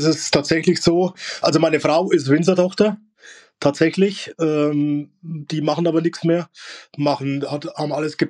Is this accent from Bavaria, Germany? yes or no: yes; Wülfershausen, Bavaria, Germany; Also ich bin aus dem Landkreis Schweinfurt, die Ortschaft heißt Wülfershausen und ja, knappe 500 Einwohner